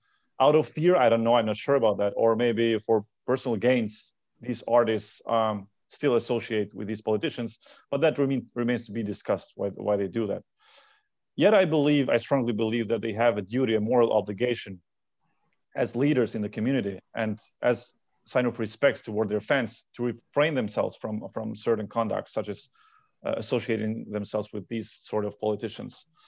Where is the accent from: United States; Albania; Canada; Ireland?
Albania; Shkodër, Shkodër County; I remember in my hometown where I used to live in Shkodër, I remember I was little, but in 2004 and 2005